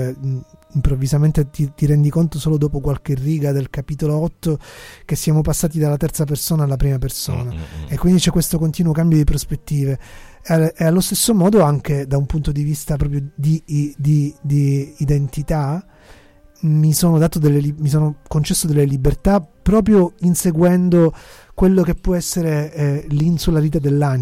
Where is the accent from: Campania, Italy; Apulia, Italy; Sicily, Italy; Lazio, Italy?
Sicily, Italy; Palermo; mi sento isolano in più, appunto vengo da Palermo, che non ho difficoltà a definire come un'isola nell'isola